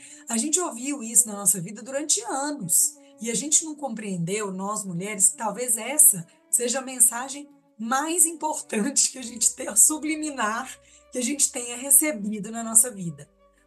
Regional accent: Belo Horizonte, Minas Gerais, Brazil; moved away as an adult; now in Goiânia, Brazil; Eu sou mineira de Belo Horizonte, moro em Goiânia há 22 anos.

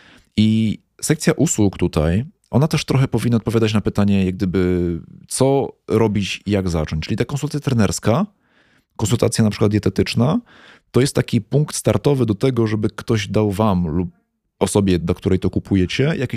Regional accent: Kraków, Lesser Poland, Poland; No bo jesteśmy cebulami z Krakowa

